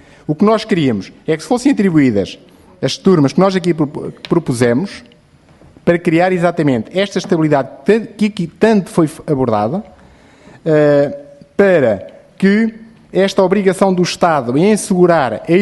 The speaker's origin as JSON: {"language": "Portuguese", "town": "Fátima", "region": "Santarém", "country": "Portugal", "tie": "born or raised there", "said": "Eu nasci em Fátima, sempre vivi em Fátima"}